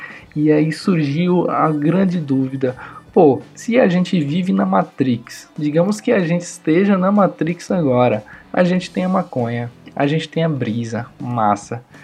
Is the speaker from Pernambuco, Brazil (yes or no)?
yes; Recife, Pernambuco, Brazil; sou daqui de Recife.